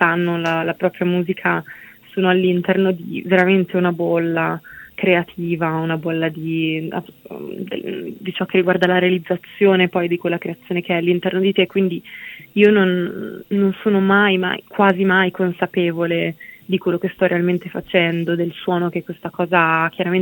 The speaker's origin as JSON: {"language": "Italian", "town": "Milan", "region": "Lombardy", "country": "Italy", "also_born_or_lived": "various places", "said": "vissuto un po' in luoghi molto diversi nella mia vita e ho vissuto una vita un po' così da trottola, però sono di Milano e vivo lì in questo momento, sì."}